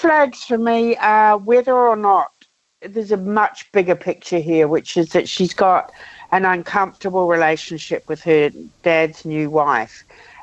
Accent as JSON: {"language": "English", "country": "New Zealand", "said": "I come from Aotearoa, New Zealand. And while I'm not Māori, and I'm very much a Pākehā"}